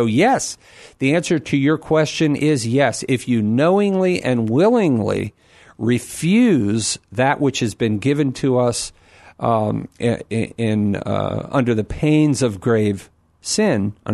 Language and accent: English; Ireland; I'm Irish, man.